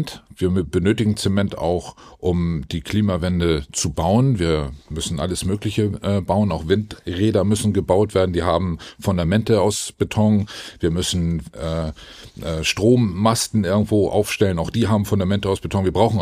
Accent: Riedwisch, Schleswig-Holstein, Germany; Ich bin selber Schleswig-Holsteiner, bin in Riedwisch, also direkt neben dem Werk, aufgewachsen

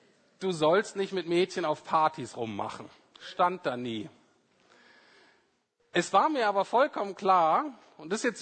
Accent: Bremen, Germany; ich bin in Bremen-Nord aufgewachsen, ne, da ist total säkularisiert, da ist jetzt christlich nicht viel los.

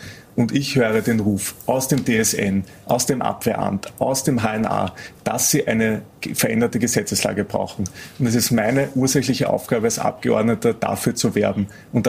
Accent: Vienna, Austria; Ich komme aus Favoriten, ich kriege mit, was dort abgeht.

